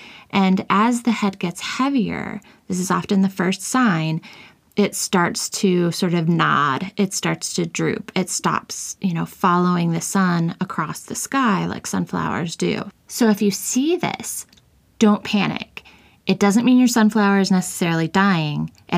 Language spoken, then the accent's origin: English; Kansas, United States; I grew up in Kansas, which is the sunflower state. Like, that's our nickname.